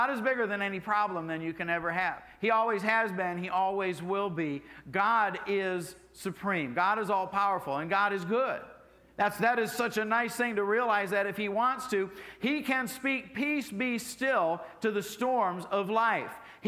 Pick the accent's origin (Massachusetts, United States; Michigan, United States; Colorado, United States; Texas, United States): Michigan, United States; also born or lived in Indiana; now in Florida, United States; I grew up in Michigan and up in the Midwest, and lived in Indiana for many years.